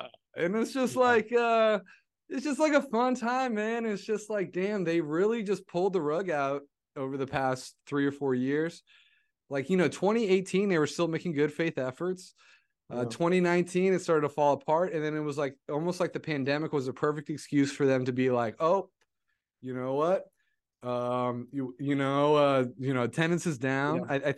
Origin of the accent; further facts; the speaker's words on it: Moraga, California, United States; also born or lived in Alameda; I grew up here. I mean, I was born and raised, I was raised in Alameda till I was about six, and then I moved to Moraga. So I've been in the East Bay virtually my whole life, except for college.